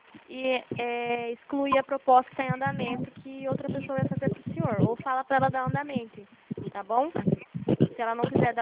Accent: Limeira, São Paulo, Brazil; Eu sou de Limeira, São Paulo.

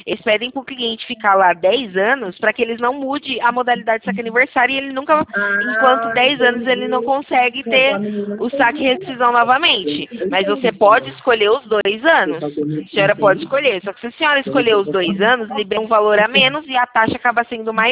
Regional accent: Santa Bárbara d'Oeste, São Paulo, Brazil; eu sou aqui do interior de São Paulo, Santa Bárbara do Oeste.

